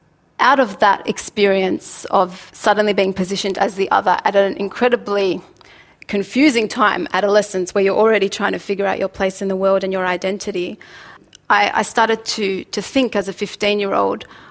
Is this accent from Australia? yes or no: yes; Australia; born there; I'm Australian-born Muslim, Palestinian, Egyptian, so it was a recipe for an identity crisis coming up.